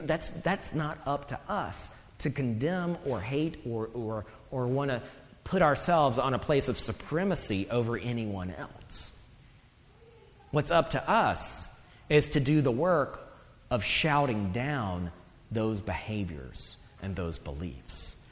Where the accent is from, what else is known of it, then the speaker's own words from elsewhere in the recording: the South, United States; oh, this guy's Southern, he must be a racist, right? Because, because I'm from the South, which isn't true